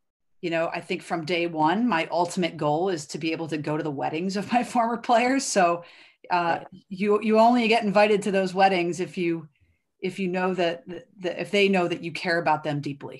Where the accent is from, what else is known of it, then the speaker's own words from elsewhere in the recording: Durham, North Carolina, United States; ultimately I grew up in Durham, North Carolina, and I grew up going to Duke basketball games with my dad.